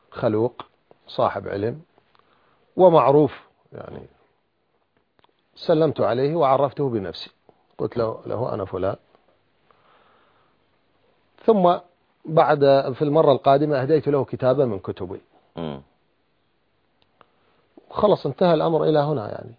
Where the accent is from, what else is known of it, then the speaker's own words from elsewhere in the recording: Iraq; احنا عندنا في العراق أكثر من خضر